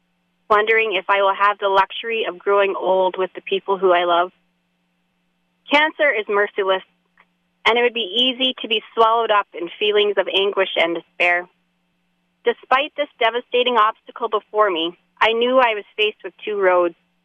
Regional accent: Didsbury, Alberta, Canada; I was born in the Ditsbury Hospital and attended each of the three schools, Rossford Elementary, West Glen Middle School, and Ditsbury High. … was a nurse at the Ditsbury Hospital for many years

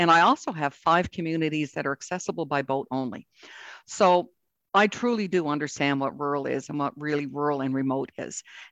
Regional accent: Newfoundland and Labrador, Canada; I'm from Western Newfoundland and Labrador, a beautiful riding. It's called the Long Range Mountains.

